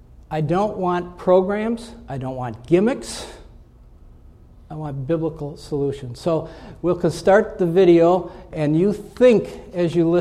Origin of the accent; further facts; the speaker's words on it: Scotland, United Kingdom; I'm Scottish, by the way